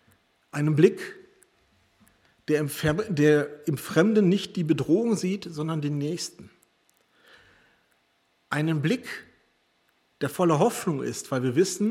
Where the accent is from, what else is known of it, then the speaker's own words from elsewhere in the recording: Gelsenkirchen, North Rhine-Westphalia, Germany; born there; Ich bin ja gebürtiger Gelsenkirchener